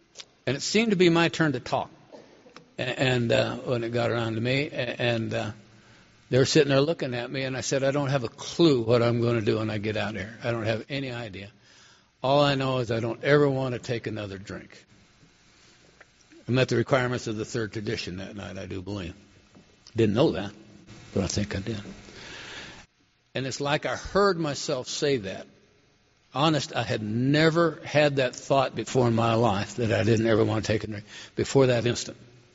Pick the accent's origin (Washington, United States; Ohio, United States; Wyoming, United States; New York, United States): Wyoming, United States; Cheyenne; this old detective that I had any number of acquaintances with growing up in Cheyenne is standing in there.